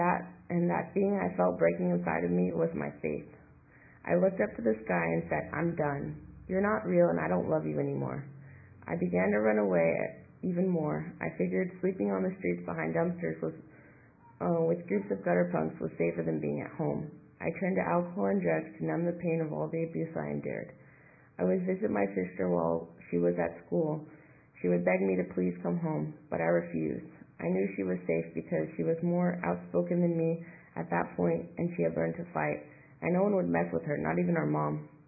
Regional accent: Berkeley, California, United States; I grew up in Berkeley, just a few blocks away from UC Berkeley, and there were many kids in our neighborhood

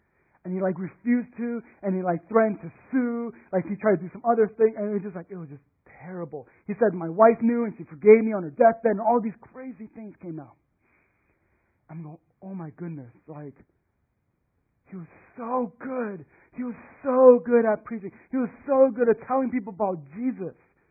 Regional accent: Houston, Texas, United States; I grew up in Houston. And I went to one of the major Chinese churches in Houston.

